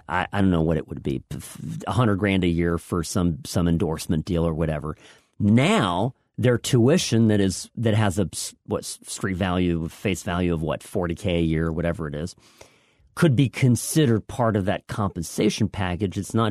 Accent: United States; as a capitalist and as an American

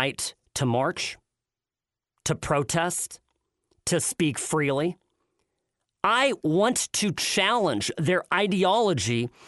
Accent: Czechia; I come originally from the Czech Republic, which used to be Czechoslovakia

